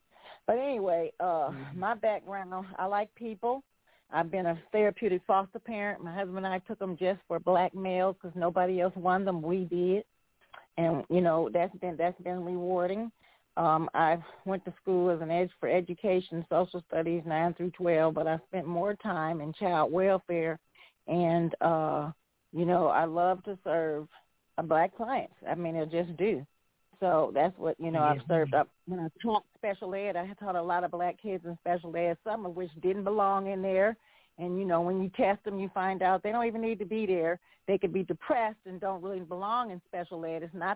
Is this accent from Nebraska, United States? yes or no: no; Cleveland, Ohio, United States; Well, I grew up around the Cleveland, Ohio area